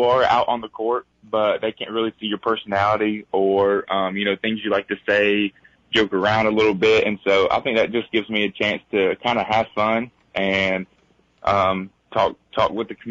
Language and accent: English; Kingsport, Tennessee, United States; But growing up in Kingsport was great. I think it's such a great community. I think it's definitely a smaller community than Knoxville, so a lot of people know each other.